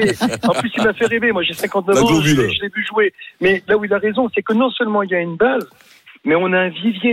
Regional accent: Bordeaux, Nouvelle-Aquitaine, France; parce que je suis bordelais, j'ai qu'un club, c'est eux.

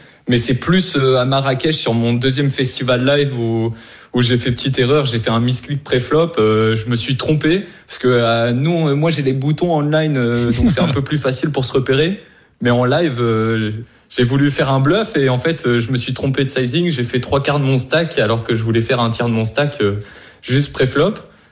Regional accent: Normandy, France; now in Portugal; C'est ça, j'étais de Normandie, maintenant j'habite au Portugal

